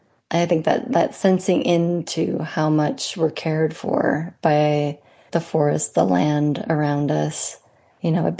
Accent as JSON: {"language": "English", "region": "Montana", "country": "United States", "tie": "born or raised there", "moved": "yes", "lives_now": "New York, United States", "said": "You know, growing up in Montana, there was very little change throughout them. And when I first moved to New York, I always look forward to fall."}